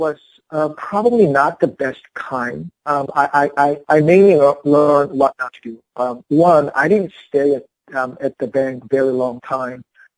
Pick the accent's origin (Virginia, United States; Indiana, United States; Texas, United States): Indiana, United States; I grew up mostly in the Midwest, a small town in Indiana, and getting into this cool job in downtown Chicago